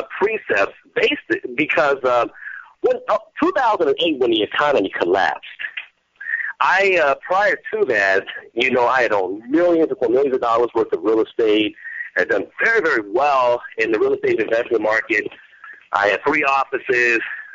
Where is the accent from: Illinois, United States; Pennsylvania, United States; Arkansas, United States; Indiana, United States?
Indiana, United States; Gary; I was born and raised in Gary, Indiana, and he came out to visit.